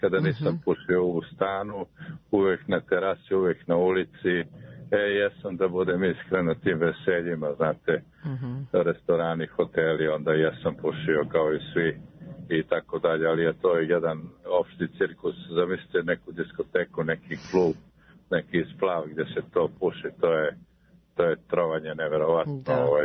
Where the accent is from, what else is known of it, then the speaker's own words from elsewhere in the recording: Kosovska Mitrovica, Mitrovica District, Kosovo; born there; pošto sam rođen na Kosovu, inače u Kosovskoj Mitrovici, ja se sećam kao dete